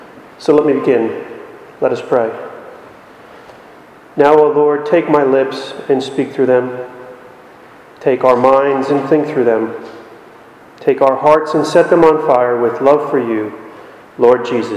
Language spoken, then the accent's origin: English; New Jersey, United States; now in Richmond, United States; But I was born and raised Roman Catholic in New Jersey.